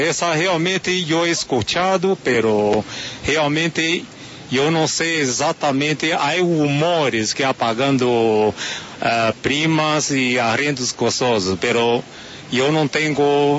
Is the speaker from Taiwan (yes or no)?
yes; Taiwan; Spanish is a second language; also born or lived in Brazil; now in Colombia; ya tengo mucho tiempo viviendo fuera de Taiwán, mi tierra natal.